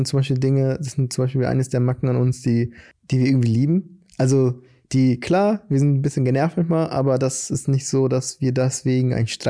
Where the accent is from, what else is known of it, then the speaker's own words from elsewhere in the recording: Brazil; weil ich bin ein Brasilianer, aber ich bin da voll deutsch, glaube ich.